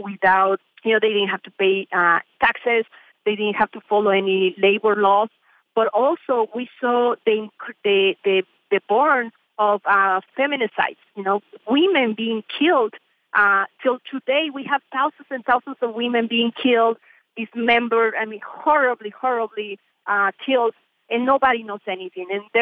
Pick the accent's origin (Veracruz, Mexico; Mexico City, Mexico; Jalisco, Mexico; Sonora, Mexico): Mexico City, Mexico; Well, I was in Mexico City. I'm from Mexico City.